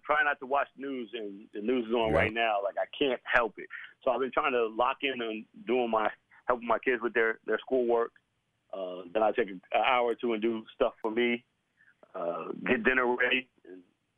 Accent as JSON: {"language": "English", "region": "New York", "country": "United States", "said": "I'm a New Yorker, man. We eat out all the time."}